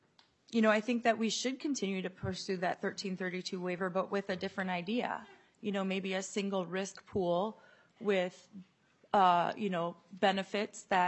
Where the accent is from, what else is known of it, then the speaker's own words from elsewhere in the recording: Ireland; I joke I'm Irish, so it doesn't take much.